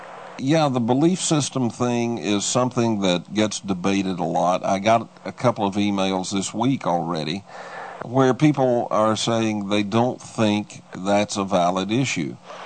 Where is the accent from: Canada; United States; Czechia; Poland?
United States; Texas; and I'm a Texan, so I know, originally a Texan, they've grown up in a small community.